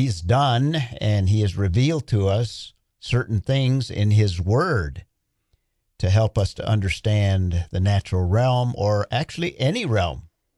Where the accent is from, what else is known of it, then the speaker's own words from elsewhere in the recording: Albuquerque, New Mexico, United States; I'm just from Albuquerque.